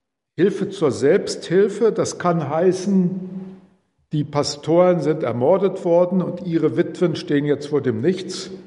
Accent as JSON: {"language": "German", "town": "Heinebach", "region": "Hesse", "country": "Germany", "said": "das Dorf, wo ich herkomme, steht nicht ausdrücklich in der Bibel drin, leider. Das heißt, Heinebach, hat das schon mal jemand gehört? Nee, manchmal in Gemeinden ist überraschend, dann kennt jemand, das ist ein Dorf in Nordhessen bei Kassel."}